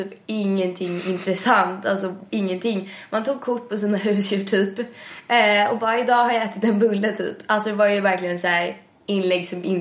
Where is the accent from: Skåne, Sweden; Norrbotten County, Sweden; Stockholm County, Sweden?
Stockholm County, Sweden; Stockholm; men jag är uppväxt i Midsommarkransen fram tills jag var typ 8. Och så flyttade vi till Årstadal som ligger vid Liljeholmen.